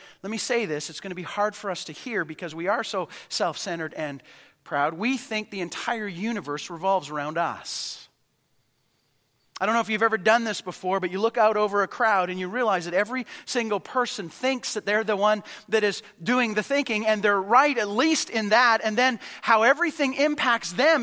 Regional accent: Calgary, Alberta, Canada; Now, I grew up in Calgary, but Calgary and Toronto are radically different.

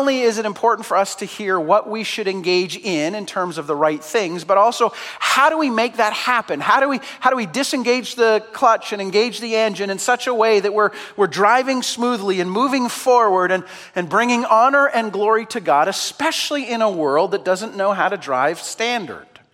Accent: Calgary, Alberta, Canada; also born or lived in Saskatchewan; As you probably know, I was raised in Alberta. In Calgary, actually

